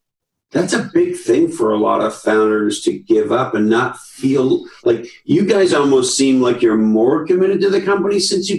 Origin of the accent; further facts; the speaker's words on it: California, United States; It's interesting because in the world that I grew up in Silicon Valley